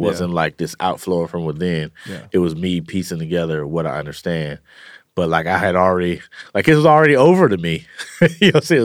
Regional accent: Oakland, California, United States; Maybe that's because I'm from Oakland and, you know, and this is our life. This is our childhood, especially where I grew up in the, you know, in East Oakland, and at a time where the murder rate was high.

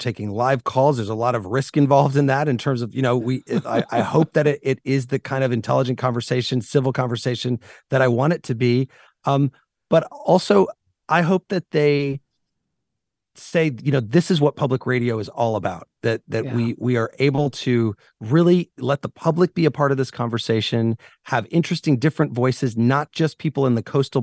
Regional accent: Illinois, United States; Growing up in Central Illinois, I hosted a show for kids.

